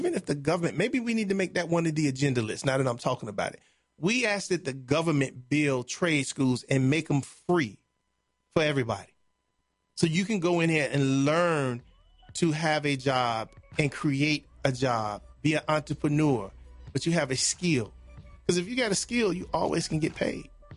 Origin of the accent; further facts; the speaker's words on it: Chicago, Illinois, United States; The block I grew up on in Chicago was like that.